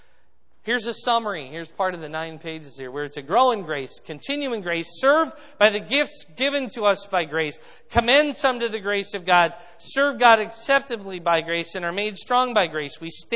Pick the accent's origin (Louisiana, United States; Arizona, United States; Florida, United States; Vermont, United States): Arizona, United States; born there; also born or lived in Fort Dodge / Cedar Rapids / Georgia / Indianapolis; I was born in Arizona. I lived in Fort Dodge, Cedar Rapids. I've lived in Georgia and Indianapolis, and I'm here.